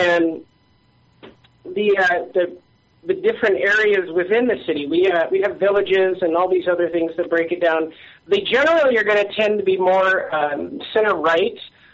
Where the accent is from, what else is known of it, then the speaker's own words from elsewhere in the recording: Sedona, Arizona, United States; I grew up in Sedona, which is a few miles south of Flag.